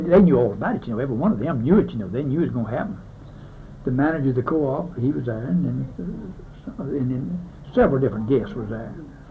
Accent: Huntsville, Alabama, United States; and said I was from Huntsville, you know

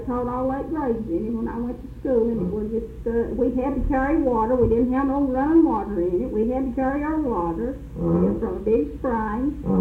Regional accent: Newport, Tennessee, United States; In the Rankin community. I was born and raised down there. Well, we all were.

